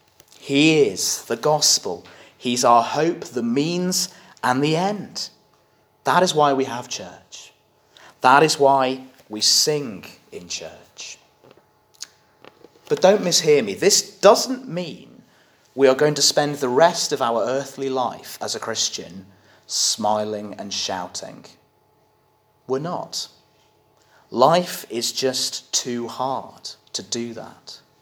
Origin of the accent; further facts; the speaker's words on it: United Kingdom; We can do this. We're British. Nobody else out there has to know.